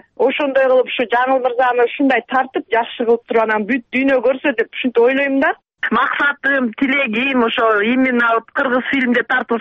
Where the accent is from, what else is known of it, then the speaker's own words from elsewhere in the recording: Darkhan, Issyk-Kul Region, Kyrgyzstan; Жетөгүз районун Дархан деген айылдан болгон, ошол жерде төрөлүп өскөн.